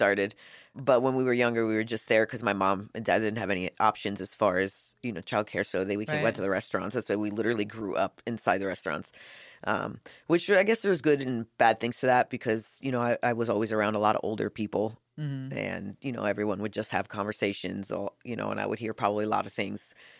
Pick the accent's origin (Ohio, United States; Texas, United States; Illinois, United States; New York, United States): New York, United States; Middletown; now in Myrtle Beach, United States; Well, like you said, we grew up in Middletown, New York.